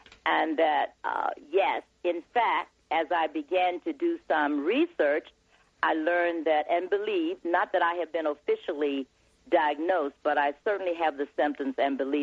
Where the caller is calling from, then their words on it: Los Angeles, California, United States; I'm calling you from Los Angeles.